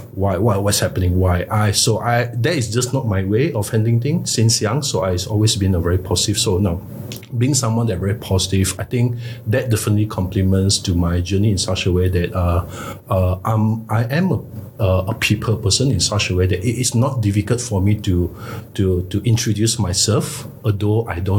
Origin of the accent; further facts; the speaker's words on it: Malaysia; I'm from Malaysia.